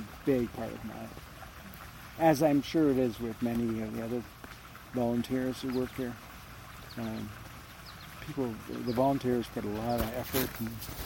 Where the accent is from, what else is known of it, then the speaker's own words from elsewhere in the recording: St. Catharines, Ontario, Canada; also born or lived in London / Ottawa; now in Guelph, Canada; No, I'm from St. Catharines. Well, I was born in London. Mm-hmm. And then I was here for grad school, and then I went to Ottawa for 5 years, working for the federal government. And then came back